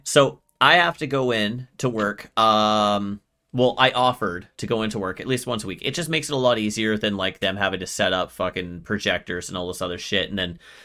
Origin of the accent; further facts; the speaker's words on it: Canada; And we're Canadian, eh?